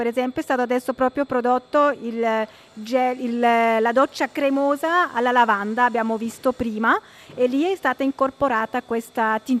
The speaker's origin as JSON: {"language": "Italian", "region": "German-speaking Switzerland", "country": "Switzerland", "tie": "born or raised there", "said": "perché io sono cresciuta nella Svizzera tedesca"}